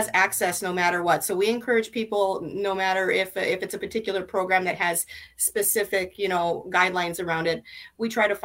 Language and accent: English; Belcourt, North Dakota, United States; now in Twin Cities, United States; I'm originally from the Turtle Mountain Band of Chippewa out of Belcourt, North Dakota, but I've been here in the Twin Cities since 1998.